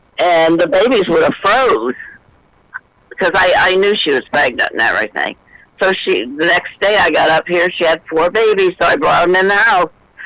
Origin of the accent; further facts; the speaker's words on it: Delaware, United States; ever since I was 9 years old in Delaware. I'm from Delaware.